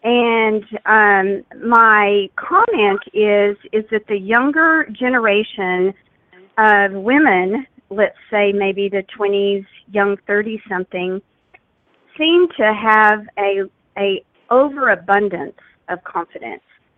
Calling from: Texas, United States; I'm calling from the Dallas-Fort Worth area, and I'm so excited to see that Charissa is actually having a talk here in Dallas.

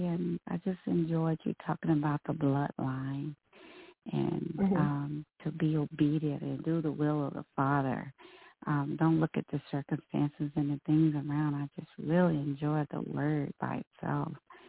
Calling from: Texas, United States; I'm calling from Texas.

